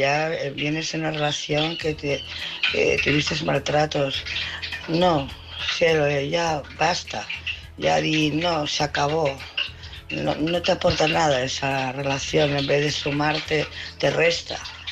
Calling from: Barcelona, Catalonia, Spain; de Barcelona.

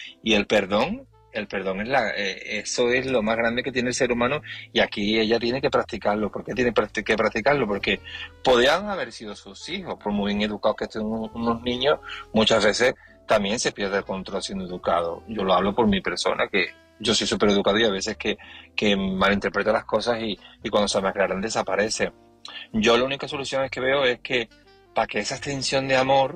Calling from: Seville, Andalusia, Spain; de Sevilla y llamo para opinar del tema de esta noche

